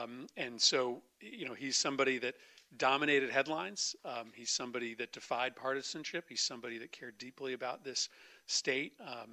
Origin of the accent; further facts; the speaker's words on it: Connecticut, United States; I grew up in Connecticut with two U.S. senators, right?